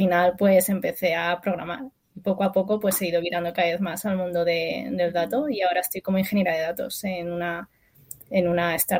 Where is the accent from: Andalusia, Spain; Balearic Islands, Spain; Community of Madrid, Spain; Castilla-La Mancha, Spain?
Community of Madrid, Spain; Madrid; Pues yo soy de Madrid